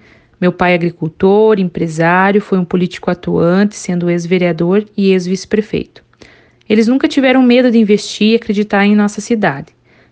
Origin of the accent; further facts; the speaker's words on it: Matos Costa, Santa Catarina, Brazil; trabalhar por Matos Costa. Tenho muito orgulho da minha terra, da sua história.